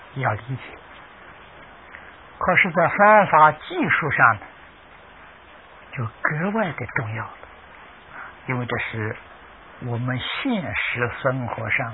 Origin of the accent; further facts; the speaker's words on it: China; 啊，我们中国人所谓的吧，爱人者人恒爱之啊。